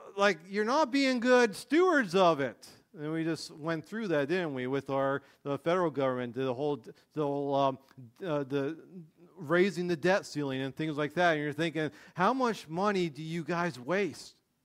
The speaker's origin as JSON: {"language": "English", "town": "Erie", "region": "Pennsylvania", "country": "United States", "tie": "born or raised there", "said": "when I was growing up in Erie, my dad would work in Erie"}